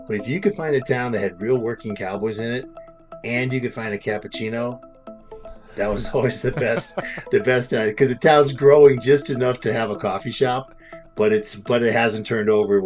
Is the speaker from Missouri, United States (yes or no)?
yes; St. Louis, Missouri, United States; also born or lived in Indiana; I did come from the Midwest originally. I was born in Indiana and raised in the St. Louis, Missouri area. Pretty much a suburbanite kid